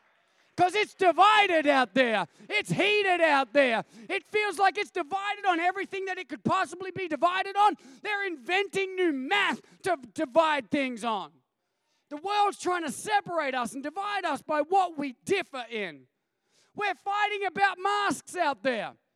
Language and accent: English; Australia; I was born in Australia and I experienced my upbringing through that Australian lens.